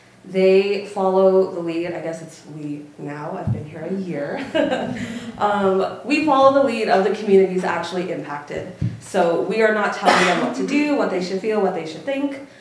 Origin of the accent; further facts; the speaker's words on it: Seattle, Washington, United States; And I'm from Seattle, and that's kind of how it always is.